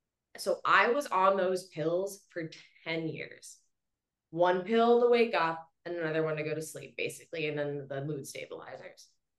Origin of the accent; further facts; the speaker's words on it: Boston, Massachusetts, United States; moved away as an adult; now in Mexico; I'm from Boston. I so very intentionally moved from Boston to 100 degree heat in Mexico